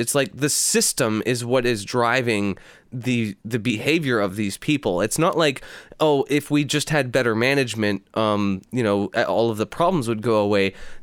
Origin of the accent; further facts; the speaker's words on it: Canada; as a Canadian, having free shitty health care myself.